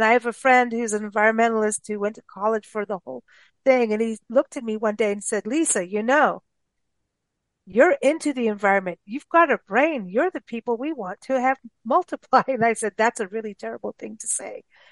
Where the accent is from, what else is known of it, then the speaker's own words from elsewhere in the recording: Kenya; also born or lived in South Africa; I was raised in Kenya and South Africa, and it was South Africa. I was in my more becoming an adult teenager kind of thing.